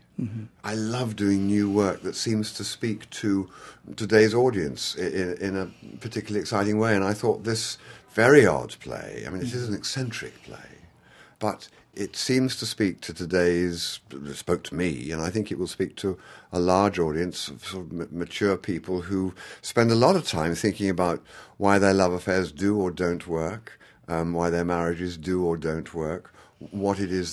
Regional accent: England, United Kingdom; But you see, I'm an Englishman.

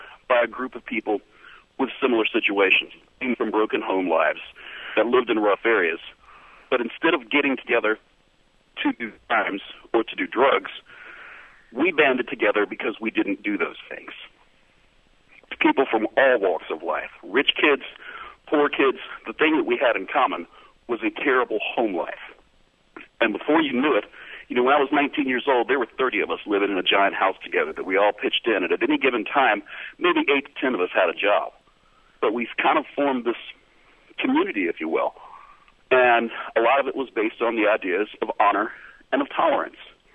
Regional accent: Roanoke, Virginia, United States; I'm 35 years old now, but I grew up in Roanoke, Virginia. in a really rough segment of town.

